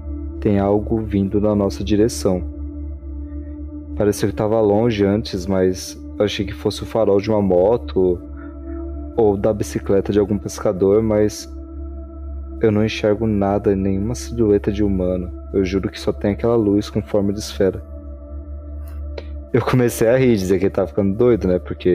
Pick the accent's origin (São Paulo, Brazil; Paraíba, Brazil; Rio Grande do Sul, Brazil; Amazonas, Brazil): Rio Grande do Sul, Brazil; Pelotas; also born or lived in Porto Alegre; Somos de Pelotas, mas na época já morávamos em Porto Alegre.